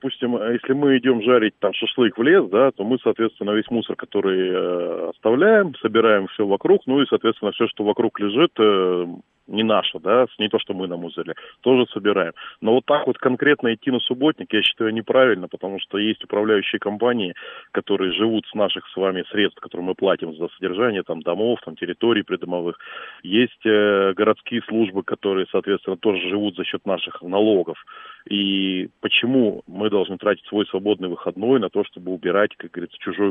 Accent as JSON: {"language": "Russian", "region": "Moscow Oblast", "country": "Russia", "said": "Я не из Москвы, правда, из Подмосковья."}